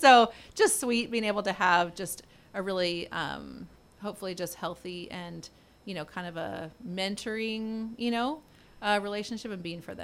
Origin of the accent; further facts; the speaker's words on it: Fresno, California, United States; And I love Fresno Unified. I grew up in Fresno Unified. My dad was on the school board.